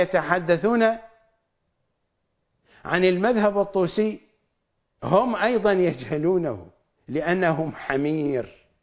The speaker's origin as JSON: {"language": "Arabic", "country": "Iraq", "said": "أنا لا أستطيع أن أذهب إلى بلدي وأنا عراقي من الطرفين، أبي عراقي عربي وأمي عراقية عربية، لا أستطيع أن أذهب إلى بلدي."}